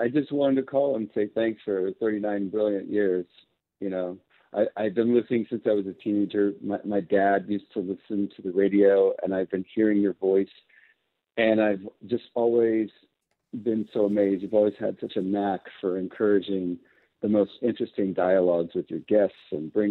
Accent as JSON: {"language": "English", "town": "Los Angeles", "region": "California", "country": "United States", "tie": "born or raised there", "said": "growing up in Los Angeles, I've always especially appreciated how often you focused on topics that were specific to our city"}